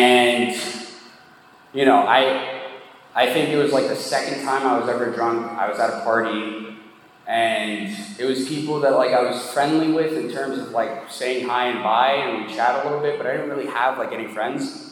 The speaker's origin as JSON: {"language": "English", "town": "Miami", "region": "Florida", "country": "United States", "tie": "born or raised there", "said": "I'm from Miami, by the way. That's not just where I'm sober now. That's like where I was raised as well."}